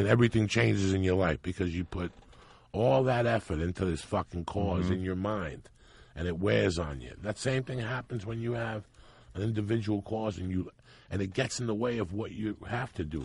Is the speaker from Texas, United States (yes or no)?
no; New York, United States; See, I grew up in numbers in New York.